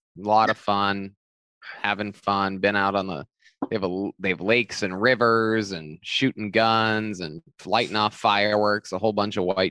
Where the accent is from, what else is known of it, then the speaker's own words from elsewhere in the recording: Youngstown, Ohio, United States; No, I grew up in Youngstown, Ohio. Yeah, very, very, very wild city.